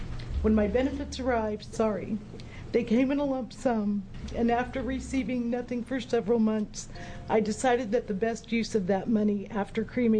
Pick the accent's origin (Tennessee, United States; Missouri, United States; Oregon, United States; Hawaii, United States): Oregon, United States; I'm from Lane County. I live in Vida, Oregon, which is east of Eugene.